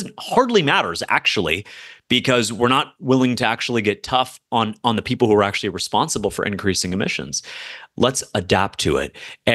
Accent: Florida, United States; I grew up in Florida, a southeastern state that gets hurricanes more than any other

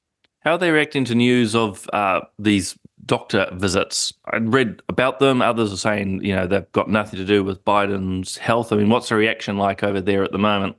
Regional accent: New Zealand; but hey, I'm just a Kiwi down under.

